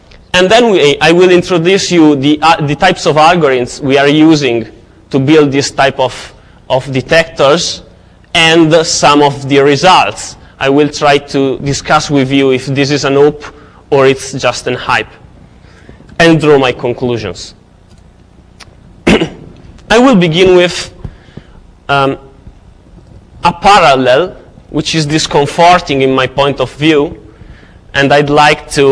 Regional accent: Italy; English is a second language; I come from Italy.

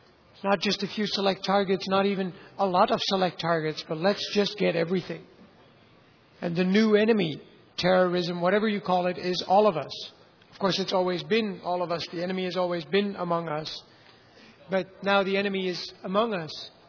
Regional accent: Netherlands; I come from the Netherlands, by the way, and we rank very high on intercepting phone calls.

